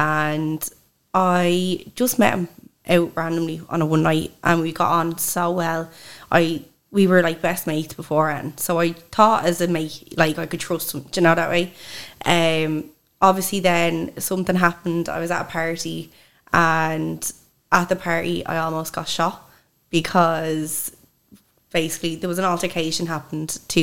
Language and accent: English; Swords, Leinster, Ireland; and I come from Dublin.